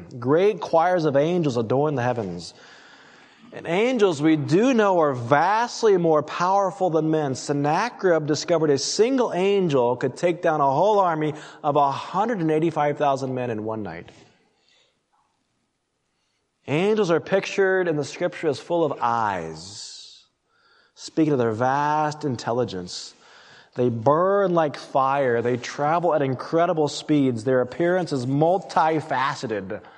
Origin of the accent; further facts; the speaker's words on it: Colorado, United States; I grew up in Colorado, as you know, and I grew up climbing out in the Rockies.